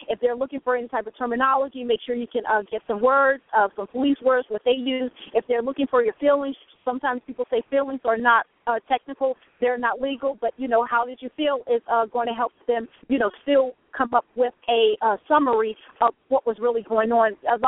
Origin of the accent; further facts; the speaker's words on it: the South, United States; I'm a black, I'm from the South